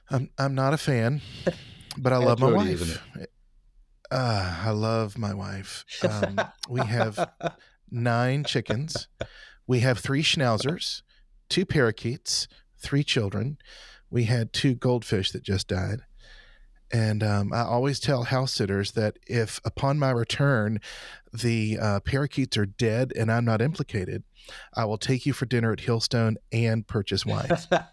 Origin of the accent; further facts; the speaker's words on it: Atlanta, Georgia, United States; So I'm from the Atlanta area. Good old Georgia boy. And my Episcopalian father and Southern Baptist mother raised me in the Methodist church.